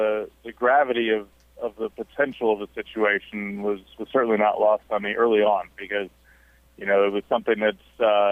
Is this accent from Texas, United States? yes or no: yes; Midland, Texas, United States; now in Indiana, United States; I grew up in Midland, Texas, and get home in the afternoons from school, and we had WGN